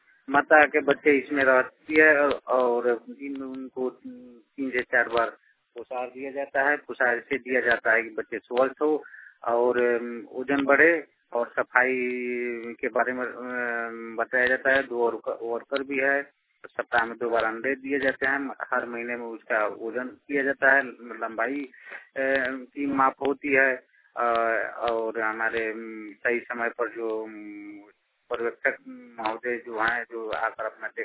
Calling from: Motihari, Bihar, India; ग्राम परशुरामपुर, थाना तुगले, जिला पूर्वी चंपारण, मोतिहारी, मैं एरिया कला मोतिहारी से बोल रहा हूँ।

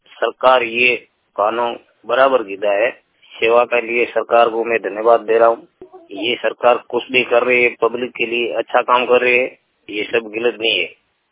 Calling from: Rajasthan, India; बात कर रहा हूँ, बाड़मेर जिला से, ग्राम पंचायत द्वारा बार वाला है।

